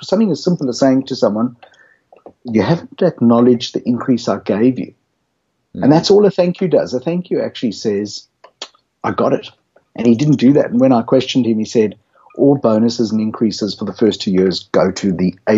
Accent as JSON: {"language": "English", "country": "South Africa", "moved": "as an adult", "lives_now": "Australia", "said": "I come from South Africa, but I've never really worked there other than doing my articles with Price Waterhouse, which finished in 93, and I came to Australia in 94."}